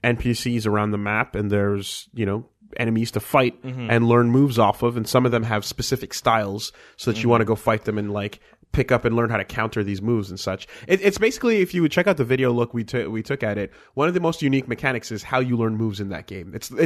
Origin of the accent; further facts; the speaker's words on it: Canada; We're Canadian, man. What the fuck do we know?